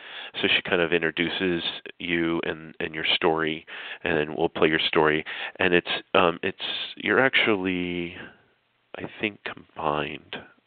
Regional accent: Harrisburg, Pennsylvania, United States; I would say … I'm from Harrisburg, Pennsylvania.

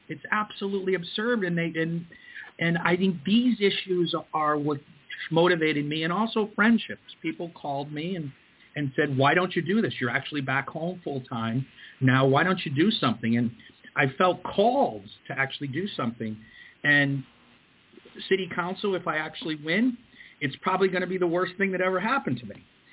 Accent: Queens, New York, United States; also born or lived in Fairfield, Connecticut / West Haven, Connecticut; So I'm actually from Ozone Park, Queens. So I was brought up young age in Queens, and then I actually moved off to Fairfield, Connecticut, and then finally to West Haven, Connecticut.

